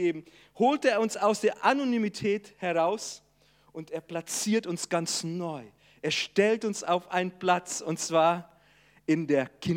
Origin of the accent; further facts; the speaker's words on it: Brazil; ich bin ja Brasilianer, gebürtiger Brasilianer